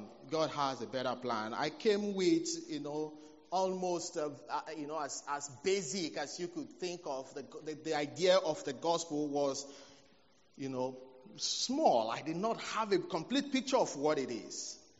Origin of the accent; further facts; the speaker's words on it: Nigeria; now in United Arab Emirates; I'm a Nigerian, but UAE has been home for us for a couple of years.